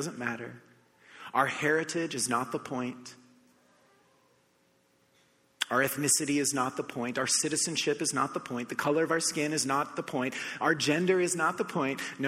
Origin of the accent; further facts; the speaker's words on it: United States; now in Canada; okay, so I grew up in the United States. And so this never happened before. This is my first like couple years in Canada.